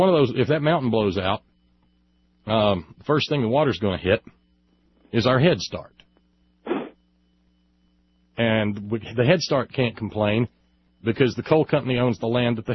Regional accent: Alabama, United States; like I told you last night, I was born and raised in Alabama.

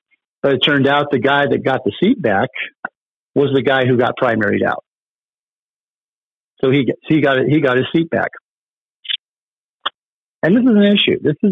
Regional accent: Pacific Northwest, United States; I moved from the Pacific Northwest, which is where I was born and raised. So I'm very familiar with what's in Oregon, Washington. I lived there most of my life. I came to the Midwest.

